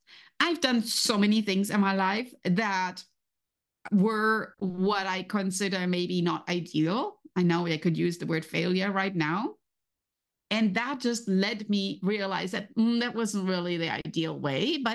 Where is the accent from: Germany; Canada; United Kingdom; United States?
Germany; accent: German; English is a second language; As you can hear from my accent, I have obviously still my German accent, right?